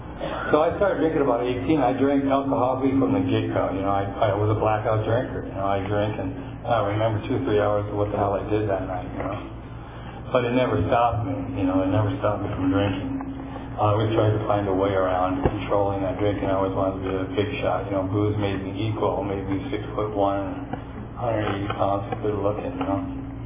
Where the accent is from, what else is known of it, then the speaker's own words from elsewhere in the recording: Midwest, United States; I grew up in the Midwest where you could drink at 18 at beer parties.